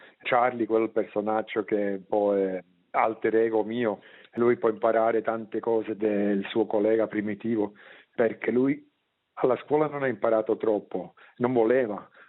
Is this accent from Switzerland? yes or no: yes; German-speaking Switzerland, Switzerland; Italian is a second language; io so come parlano nel mio paese, nella Svizzera tedesca. Allora, per me è importante di farli parlare in una lingua che ascolto ogni giorno. È per quello che scrivo in dialetto, nel Schweizerdeutsch e non in Hochdeutsch.